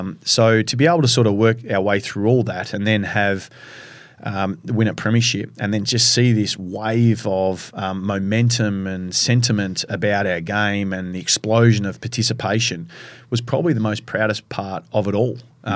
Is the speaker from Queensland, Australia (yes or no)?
yes; Queensland, Australia; For me, growing up in Queensland, you're ridiculed as an AFL player.